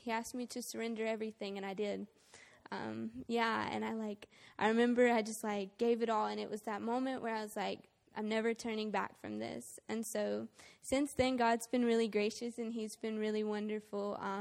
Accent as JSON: {"language": "English", "region": "Alabama", "country": "United States", "tie": "born or raised there", "said": "It's around Dothan, but yeah. So I grew up in Alabama."}